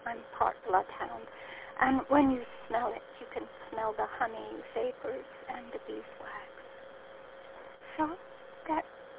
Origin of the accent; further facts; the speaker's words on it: Scotland, United Kingdom; I'm obviously not from Kentucky, I'm from the Orkney Islands off the northernmost corner of Scotland. My granny reared me, and she made quilts for market